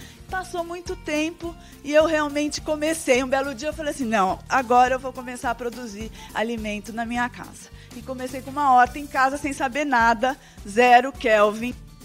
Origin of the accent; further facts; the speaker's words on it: São Paulo, Brazil; eu cresci em São Paulo, nasci em São Paulo